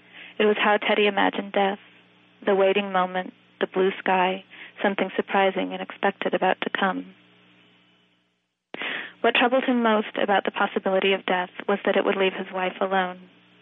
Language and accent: English; Montana, United States; I wasn't. I was raised in Montana in the 70s, and I wasn't really raised anything.